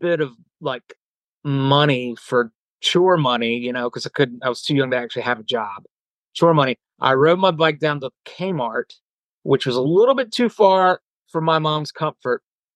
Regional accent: Raleigh, North Carolina, United States; Originally from Raleigh, North Carolina.

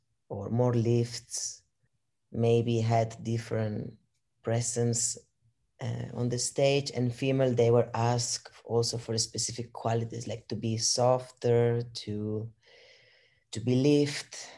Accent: Barcelona, Catalonia, Spain; now in Bergen, Norway; I am from Barcelona. I am 40 years old, and I am a dancer and a choreographer, now living in Bergen, Norway.

